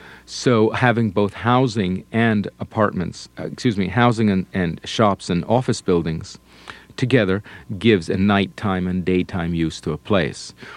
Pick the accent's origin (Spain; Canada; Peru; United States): Spain; Barcelona, Catalonia; born or raised there; English is a second language